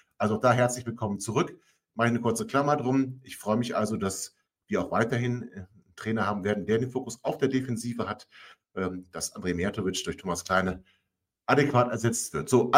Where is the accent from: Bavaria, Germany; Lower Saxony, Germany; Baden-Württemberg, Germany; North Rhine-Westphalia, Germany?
Lower Saxony, Germany; Langenhagen; also born or lived in Hannover; Ich bin nicht geboren in Langenhagen, sondern in Hannover, sondern ich bin in Langenhagen aufgewachsen.